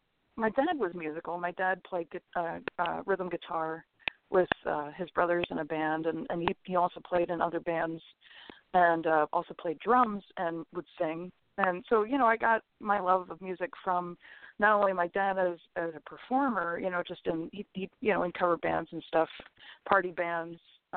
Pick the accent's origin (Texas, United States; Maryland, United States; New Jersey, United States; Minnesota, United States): Maryland, United States; Baltimore; born there; I'm from the Mid-Atlantic area. I was born in Baltimore, as you said.